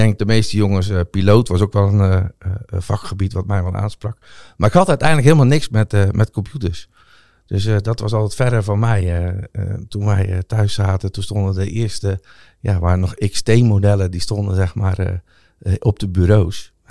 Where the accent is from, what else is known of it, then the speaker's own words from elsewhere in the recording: Dordrecht, South Holland, Netherlands; geboren en getogen in Dordrecht. Eigenlijk van oorsprong zelfs Dubbeldam. Dat is nog een bijzonder stukje van Dordrecht.